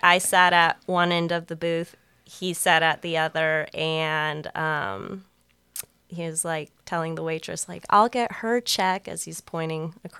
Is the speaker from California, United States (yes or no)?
yes; Temecula, California, United States; So I was born and raised in Temecula, California. That's about an hour north of San Diego, 2 hours south of L.A.